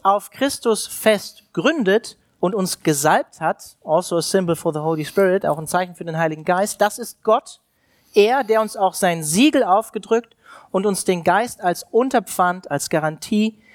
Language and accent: German; Hanover, Lower Saxony, Germany; now in Freiburg, Germany; Ich komme eigentlich aus Hannover